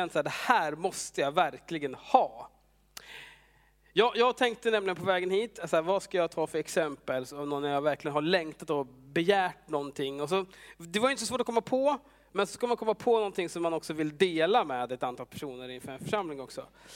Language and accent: Swedish; Västerås, Västmanland County, Sweden; moved away; Jag kommer från Västerås från början och har bott här nu i 7 år snart.